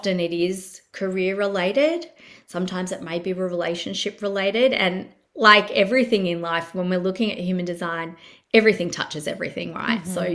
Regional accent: Melbourne, Victoria, Australia; now in Gold Coast, Australia; So I have always lived near the ocean. I grew up in Melbourne, and it's bay. It's bay. It's not surf beach, but we always lived near the ocean. And then I now live on the Gold Coast, but we actually live backing onto a forest.

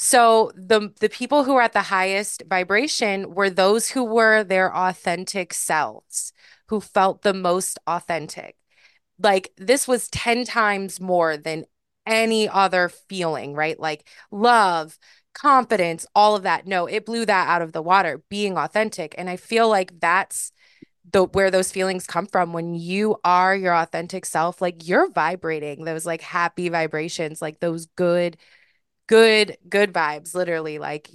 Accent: United States; I think in America in general, because I'm from America, you're also from the States.

